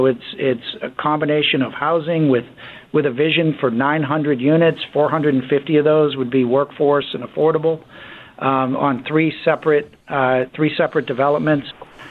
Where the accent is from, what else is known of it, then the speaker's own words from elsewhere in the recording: Boston, Massachusetts, United States; Well, hey, I grew up in Boston, Newell, so